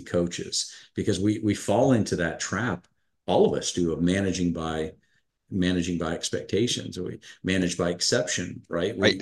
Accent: Houston, Texas, United States; So I can speak my native language there coming from Houston.

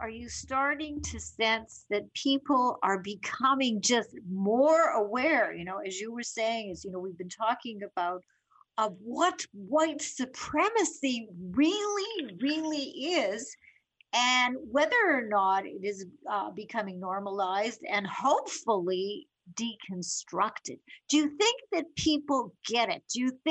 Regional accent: Winnipeg, Manitoba, Canada; also born or lived in Montreal, Canada / Toronto, Canada; growing up in Winnipeg, Colette, I never met mm-hmm. a Black child or a Black person. Until mm-hmm. I moved to Montreal

